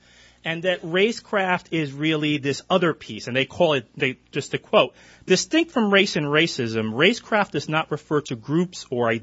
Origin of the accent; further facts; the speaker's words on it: New Jersey, United States; I'm from Hudson County, as you can tell